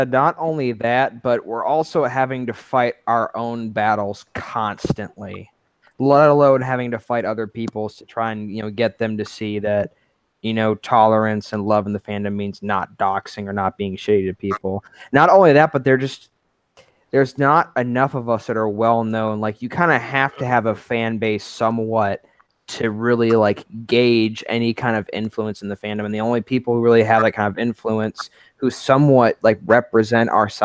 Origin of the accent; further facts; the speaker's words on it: Detroit, Michigan, United States; Okay, I am from Detroit originally, and I've been in some shitty places.